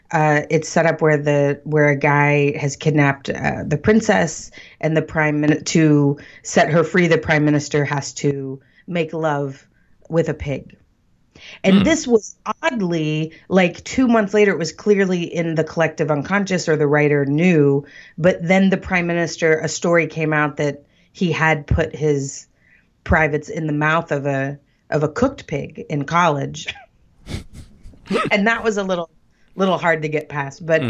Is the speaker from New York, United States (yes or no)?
no; Texas, United States; I grew up, I am a hillbilly from Texas